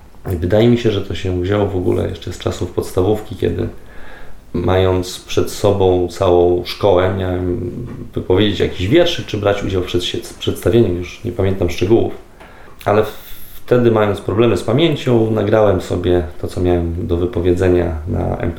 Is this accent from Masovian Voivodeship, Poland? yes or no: yes; Warsaw, Masovian Voivodeship, Poland; Mam 33 lata, jestem z Warszawy.